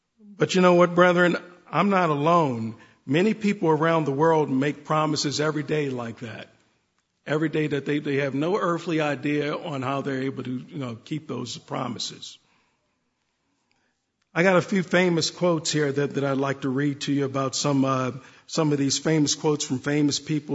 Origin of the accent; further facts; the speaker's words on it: Baltimore, Maryland, United States; around 10 years old, growing up in Baltimore